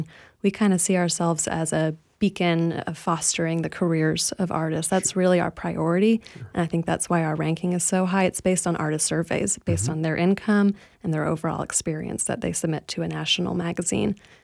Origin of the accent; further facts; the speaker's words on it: Tallahassee, Florida, United States; I'm born and raised in Tallahassee. I was gone for about 10 years and I came back and I'm just so proud to be part of this community.